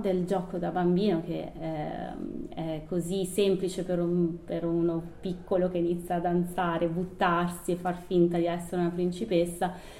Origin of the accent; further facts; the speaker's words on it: Sesto San Giovanni, Lombardy, Italy; now in Perugia, Italy; io sono di Milano, di Sesto San Giovanni, e quindi passo passo ho portato avanti un po' questa idea.